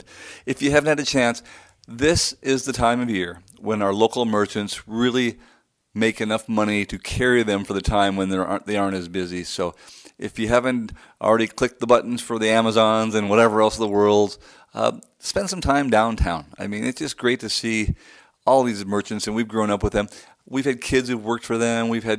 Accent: Bozeman, Montana, United States; When I was little, I grew up in Bozeman, Montana. We have Bridger Bowl there.

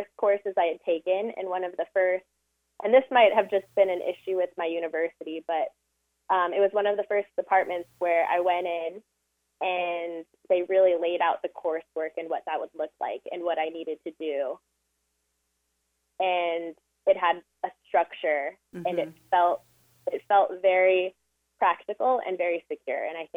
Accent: New Mexico, United States; And then I'm from New Mexico, and I continued to live there and finish my fellowship year

